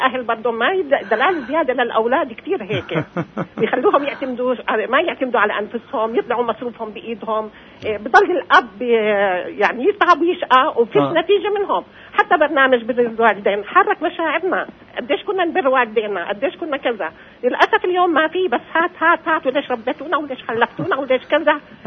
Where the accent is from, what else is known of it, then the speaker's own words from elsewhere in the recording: Nablus, West Bank, Palestine; أنا من نابلس.